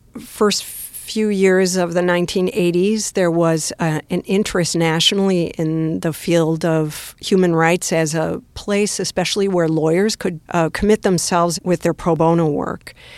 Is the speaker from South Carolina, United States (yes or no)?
no; Wisconsin, United States; And then I decided to go to law school back in my home state of Wisconsin.